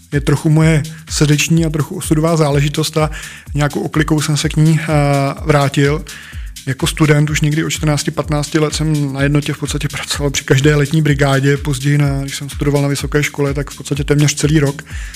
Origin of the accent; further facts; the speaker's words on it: Trhové Sviny, South Bohemian Region, Czechia; protože odsud pocházím z Trových Svinů nebo kousíček odtud